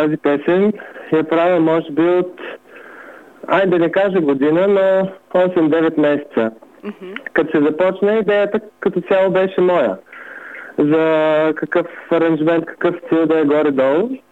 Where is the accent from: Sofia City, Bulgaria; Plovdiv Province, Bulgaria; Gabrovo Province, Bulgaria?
Plovdiv Province, Bulgaria; Plovdiv; Аз съм си от Пловдив и тук си го харесвам.